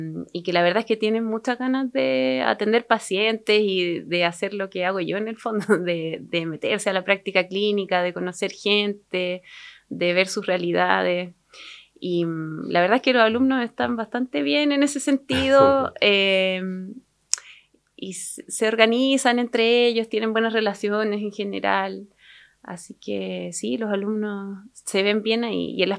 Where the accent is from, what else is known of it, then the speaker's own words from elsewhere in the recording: Santiago, Santiago Metropolitan Region, Chile; now in Puerto Montt, Chile; Yo soy de Santiago, pero me vine a vivir a Puerto Montt hace 8 años aproximadamente